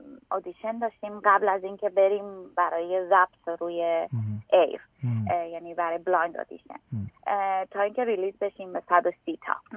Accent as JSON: {"language": "Persian", "country": "Iran", "moved": "yes", "said": "من از ایران آمدم و اینجا میخوام کلاسیکال سینگر باشم"}